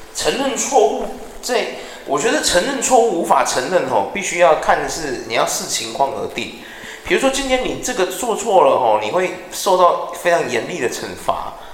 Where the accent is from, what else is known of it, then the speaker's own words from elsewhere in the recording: Taiwan; 就像我们台湾人跟人家说对不起都是假的一样啊